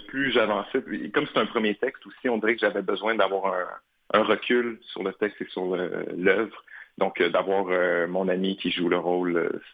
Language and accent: French; Montreal, Quebec, Canada; Ben moi, en fait, je viens de Montréal, mais j'ai étudié à Québec.